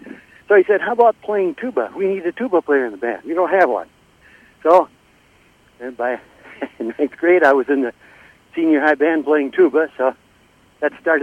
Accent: Newport, Minnesota, United States; born there; I was born in Newport, Minnesota, which is a little town just on Highway 61, just south of St. Paul

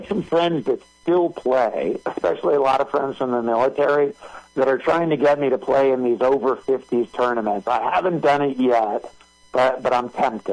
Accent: San Jose, California, United States; I grew up in San Jose, California, and there was a large Pacific Islander community there.

